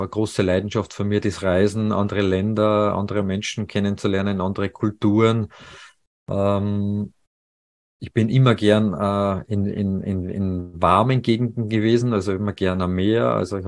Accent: Salzburg, Austria; also born or lived in Paris; Salzburg ist ja meine Heimat und ja, meine letzte Station im Ausland war in Paris

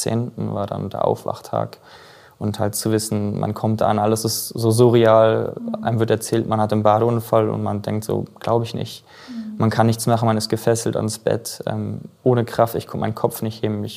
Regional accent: Hildesheim, Lower Saxony, Germany; in einem Schwimmbad in meiner Heimat in Hildesheim

